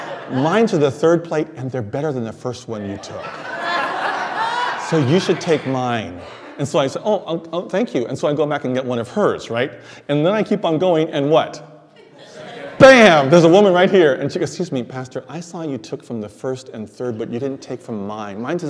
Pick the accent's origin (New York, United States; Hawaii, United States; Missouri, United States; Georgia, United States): Hawaii, United States; Honolulu; also born or lived in Seattle; So my background is Japanese. I'm from Seattle and Honolulu. I was born in Honolulu.